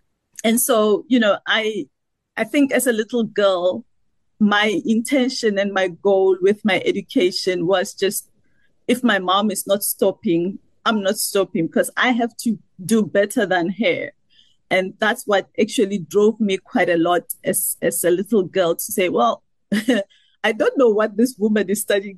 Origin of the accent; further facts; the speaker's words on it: Seshego, Limpopo, South Africa; So I'm from Limpopo province. I actually grew up in a township called Seshego.